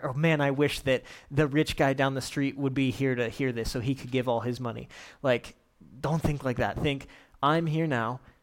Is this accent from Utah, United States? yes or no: yes; St. George, Utah, United States; They don't know that we're from St. George, Utah, and yet these kids' lives, and I would say even eternities, have been impacted